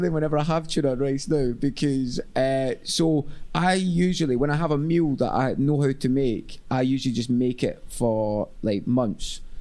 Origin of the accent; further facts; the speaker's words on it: Glasgow, Scotland, United Kingdom; moved away as an adult; also born or lived in Southampton; I moved from Glasgow to Southampton where I went to uni because it was the only place that would have me because there was not enough people to do the course.